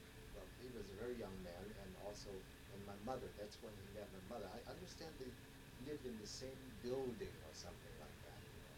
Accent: Oakland, California, United States; And I was born in Oakland in 1906 was the earthquake.

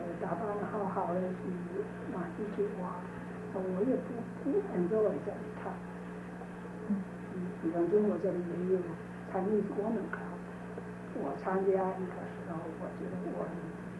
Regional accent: China; now in United States; 我看我们这是我们中国人，我是感觉中国人要打进去的

